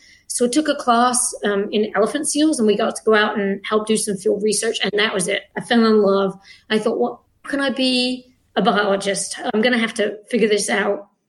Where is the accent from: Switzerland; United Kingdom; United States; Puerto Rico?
United Kingdom; Pembury, South East England; people listening to my Frankenstein-like accent would never guess that I'm actually British. I'm actually an American citizen too, but I was born in the UK, and I grew up in Pembury, which is in Kent, just outside Tunbridge Wells.